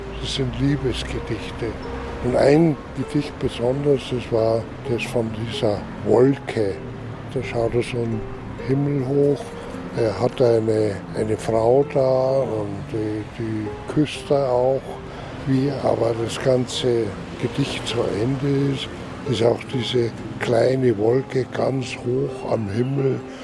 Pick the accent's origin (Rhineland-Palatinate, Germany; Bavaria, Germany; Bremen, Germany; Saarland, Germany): Bavaria, Germany; Augsburg; als Augsburger könnte ich mir wieder mal den